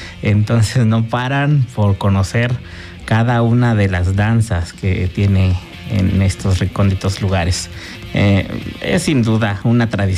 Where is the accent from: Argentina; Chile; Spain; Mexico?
Mexico; Cada forma de expresión es parte de nuestra alma como mexicanos